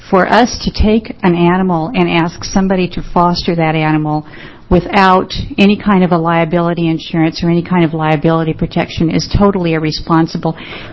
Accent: Oregon, United States; I am from Yamhill County, and I am very nervous.

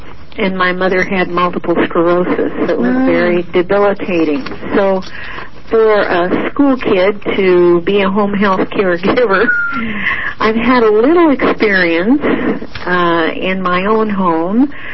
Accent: Portland, United States; Well, I was born and raised in Portland, and I've been here 76 years.

